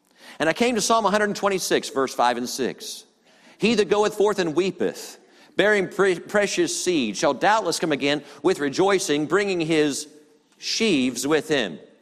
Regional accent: United States; I'm an American, folks, and I thank God to be an American. And it's where God placed me.

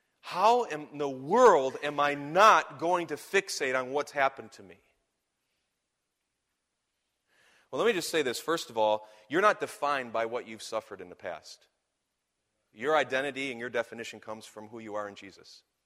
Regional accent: Michigan, United States; I'm from Michigan, as you know. Wolverines.

